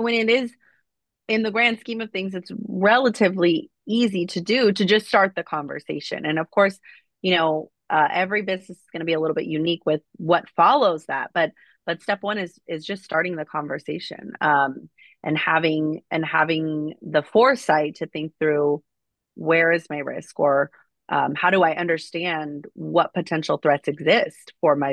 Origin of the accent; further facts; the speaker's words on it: United States; I am an American who was born and raised in America.